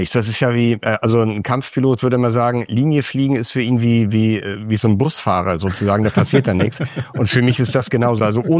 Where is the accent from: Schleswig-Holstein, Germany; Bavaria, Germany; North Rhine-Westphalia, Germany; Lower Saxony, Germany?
Schleswig-Holstein, Germany; Ich bin ein Kind der Küste und bis zum Abitur im Kieler Umland groß geworden.